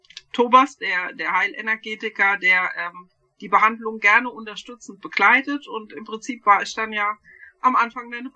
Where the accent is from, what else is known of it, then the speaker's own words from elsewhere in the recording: Hesse, Germany; Ja, genau, aus Südhessen. Ja, also wir wohnen in Bürstadt und das ist eigentlich genau in so einem Dreiländereck zwischen Baden-Württemberg, Rheinland-Pfalz und Hessen.